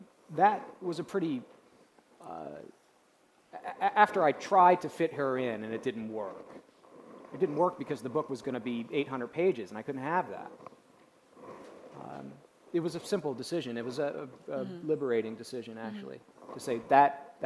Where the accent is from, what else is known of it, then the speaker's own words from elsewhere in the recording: Manville, New Jersey, United States; growing up in a very masculine Italian-American Catholic household in New Jersey. My hometown's name is Manville.